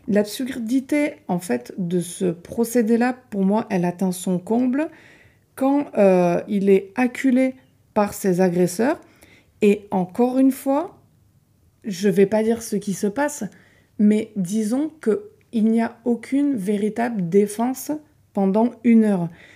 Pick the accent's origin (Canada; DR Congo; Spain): Spain; accent: Spanish; French is a second language; On va préciser aux auditeurs que je suis d'origine espagnole, d'où mon accent qui n'est pas à couper au couteau.